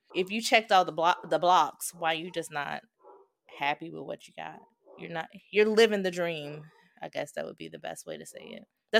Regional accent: North Carolina, United States; I grew up in the South. So I grew up in North Carolina.

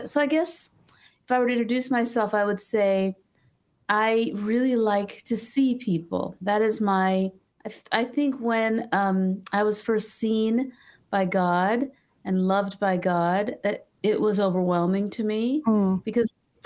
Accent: Kolkata, West Bengal, India; born there; I'm the third daughter in a family of Bengali immigrants. I was born in Kolkata, India.

